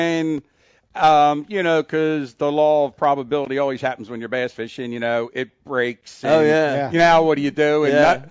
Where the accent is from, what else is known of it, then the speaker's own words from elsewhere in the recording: New Jersey, United States; Because, you know, growing up in South Jersey, and I remember it's exciting now today to see so many. You know, I live in Williamstown, not too far from you.